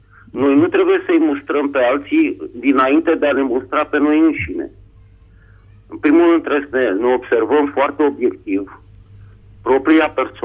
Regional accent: Bucharest, Romania; din București

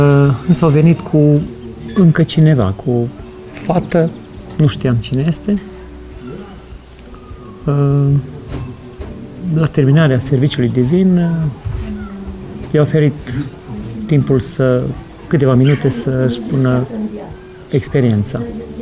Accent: Idicel, Mureș County, Romania; Noi suntem de la Idicel, județul Mureș

